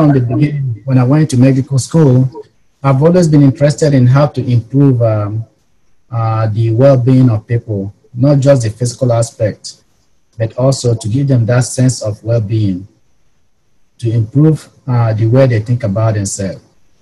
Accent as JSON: {"language": "English", "country": "Nigeria", "tie": "born or raised there", "lives_now": "Texas, United States", "said": "I was not born in Texas, but I got here as soon as I could."}